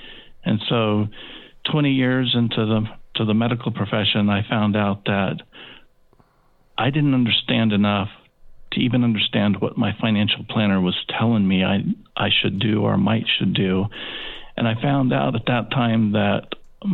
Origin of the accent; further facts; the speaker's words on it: Riddle, Oregon, United States; I grew up in Southern Oregon, in a little town called Riddle. It's a mining town, or was at the time. Now it's just a bump in the road.